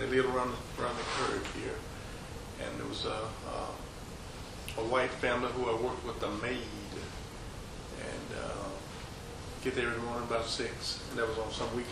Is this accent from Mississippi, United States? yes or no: yes; Coahoma, Mississippi, United States; Coahoma, Mississippi, this community.